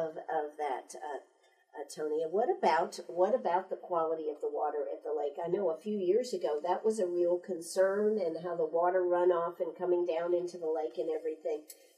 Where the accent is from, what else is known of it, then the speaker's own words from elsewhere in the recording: Maine, United States; That's right. I'm from Maine originally.